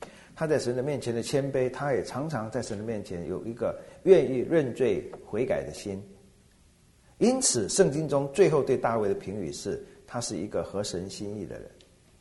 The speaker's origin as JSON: {"language": "Chinese", "country": "China", "said": "我们中国人描绘的英雄常山赵子龙，他到老的时候好像武功一点都没少啊。"}